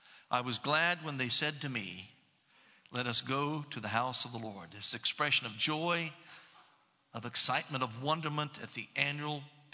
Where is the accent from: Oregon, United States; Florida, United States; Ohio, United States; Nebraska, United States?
Ohio, United States; Columbus; When I was a young boy, growing up in Columbus, Ohio, my family made an annual pilgrimage.